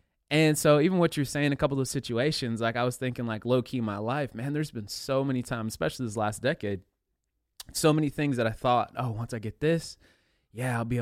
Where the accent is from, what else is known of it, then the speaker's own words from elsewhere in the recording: Concord, California, United States; So where I grew up in the East Bay area, there's this kind of somewhat big town called Concord.